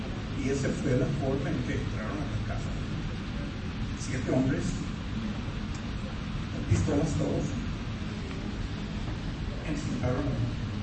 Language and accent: Spanish; Canada; now in Chapala, Mexico; He sido residente aquí en Chapala desde hace 45 años. Soy originario de Canadá.